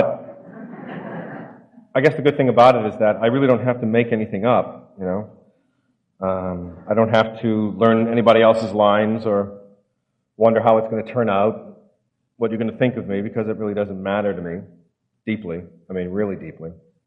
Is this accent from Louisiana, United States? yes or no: yes; New Orleans, Louisiana, United States; born there; I was born in New Orleans, Louisiana. There's a little drinking that goes on down there. On top of which I'm Catholic. On top of which I'm half Irish.